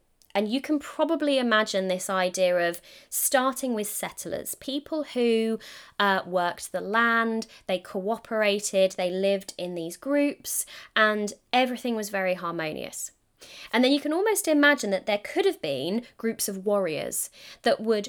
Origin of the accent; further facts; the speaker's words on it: England, United Kingdom; accent: English; Now, I don't know if it's my English accent or if it's the way I say the word